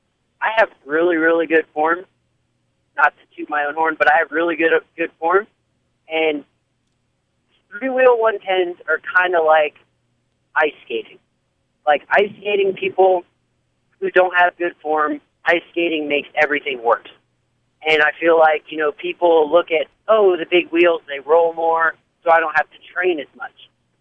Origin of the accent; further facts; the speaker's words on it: Virginia, United States; because I came from Virginia, so that region, you know, you have floors like Roanoke and the Greensboro floor